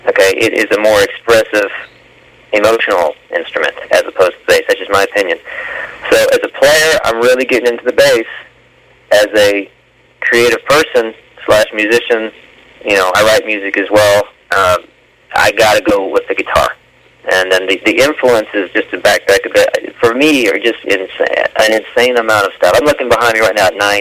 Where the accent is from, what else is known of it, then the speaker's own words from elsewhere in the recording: Dallas, Texas, United States; No, I'm from the Dallas area. I've always been here. I hardly ever leave, unfortunately. No, born and raised, lived all around.